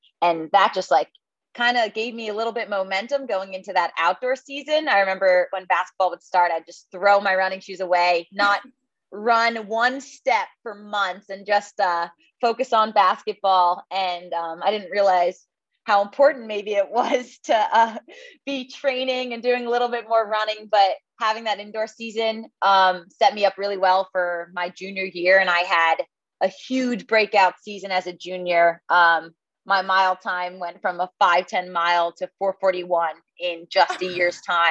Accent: Tenafly, New Jersey, United States; I am 25. I grew up in Tenafly, New Jersey, and I ran cross country and track.

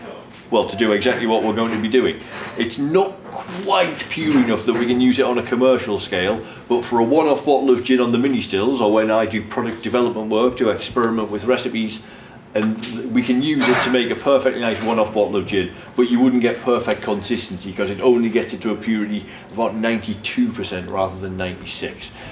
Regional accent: Durham, North East England, United Kingdom; I'm from Durham in northeast England

